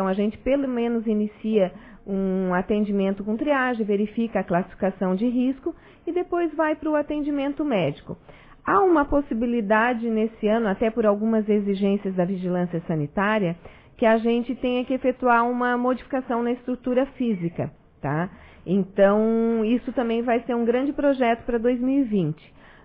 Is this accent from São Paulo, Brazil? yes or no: no; Criciúma, Santa Catarina, Brazil; Eu sou de Criciúma.